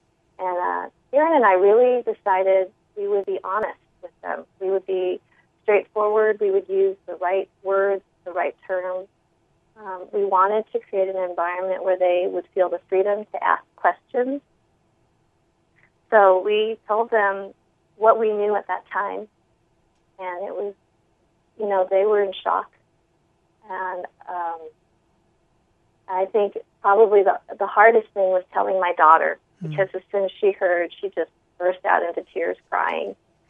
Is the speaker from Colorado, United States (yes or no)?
yes; Boulder, Colorado, United States; also born or lived in Hawaii; I was really one of the few Asians at the time growing up in Boulder, so it was a predominantly Caucasian environment. I did spend, however, kindergarten in Hawaii